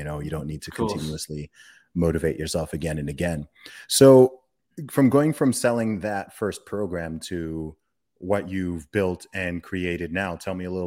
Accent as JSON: {"language": "English", "country": "Saudi Arabia", "tie": "born or raised there", "said": "I grew up in Saudi Arabia."}